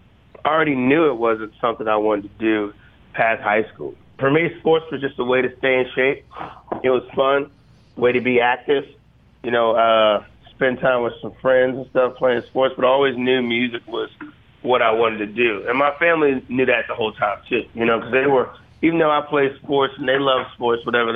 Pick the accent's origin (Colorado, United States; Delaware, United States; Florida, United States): Delaware, United States; Milton; moved away as an adult; now in Nashville, United States; Oh, yeah. I grew up in Milton, Delaware. Lived there my whole life until 2007, when I moved to Nashville.